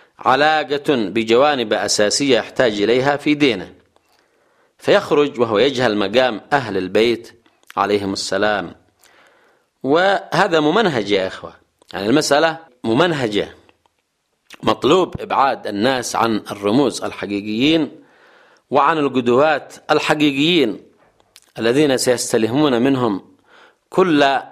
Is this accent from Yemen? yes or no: yes; Yemen; سواء عندنا في اليمن أو في السعودية